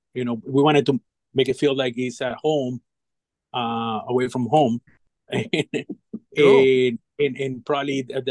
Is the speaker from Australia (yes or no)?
no; Venezuela; moved away as an adult; now in Virginia, United States; Yeah, so I'm originally from Venezuela. And so I came here.